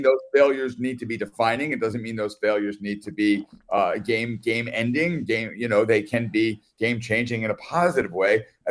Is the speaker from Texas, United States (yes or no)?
no; Brooklyn, New York, United States; now in Port Washington, United States; I'm just outside the city, Port Washington, New York. I'm born and raised in Brooklyn and have lived here most of my life.